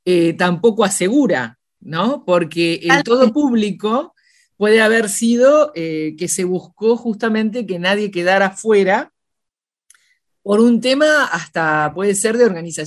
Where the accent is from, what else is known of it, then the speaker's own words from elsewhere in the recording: Uruguay; Y como uruguaya te lo agradezco todo lo que acabas de señalar